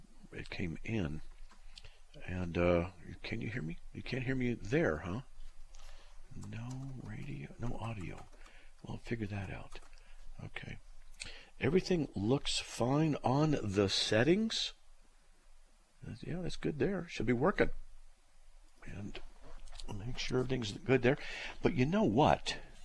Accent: California, United States; And so, you know, I grew up basically in Southern California, and you didn't do that.

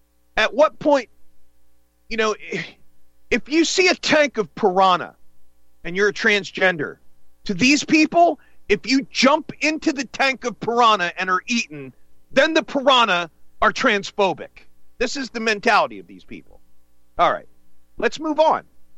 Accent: Camden, New Jersey, United States; born there; I was born in Camden. And I spent time in Philly and Camden.

